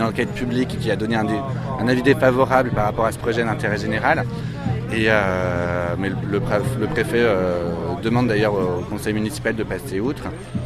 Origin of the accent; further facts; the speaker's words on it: Saint-Julien-Molhesabate, Auvergne-Rhône-Alpes, France; Moi je viens de Saint-Julien-Molamolette.